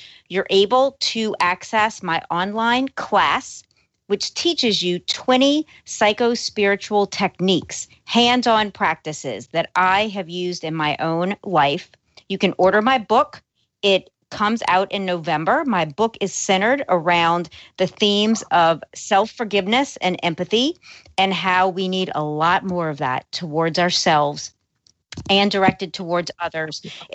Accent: New Orleans, Louisiana, United States; I was born and raised in New Orleans. 6 years ago, I went out to Los Angeles to expand my life, my consciousness, and I've been dividing my time for 6 years between both cities.

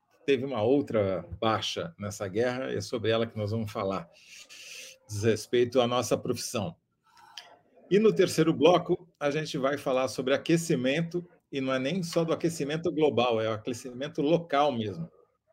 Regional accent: São Paulo, Brazil; also born or lived in Rio de Janeiro; Como bom paulista, que eu já morei no Rio

